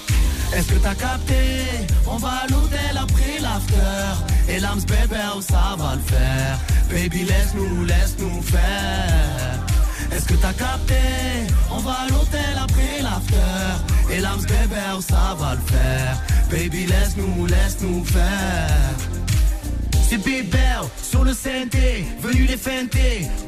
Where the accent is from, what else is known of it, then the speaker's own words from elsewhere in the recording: Tunisia; moved away; j'aime mon pays, j'aime la Tunisie. Attention, je suis un Tunisien, je suis fier de l'être. Mais ça fait très longtemps que je suis pas allé en Tunisie